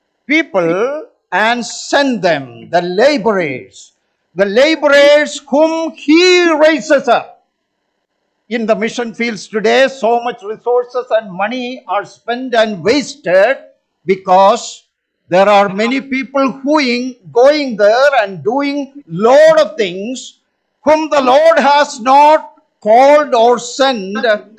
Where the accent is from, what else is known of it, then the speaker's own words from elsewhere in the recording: Kerala, India; I remember growing up in Kerala, India, attending along with my father some of the great assembly conferences.